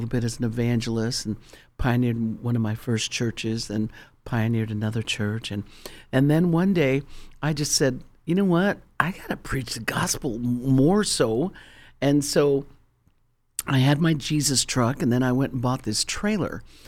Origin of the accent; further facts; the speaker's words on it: United States; I'm American, yes, I am American, but I have a burden for America.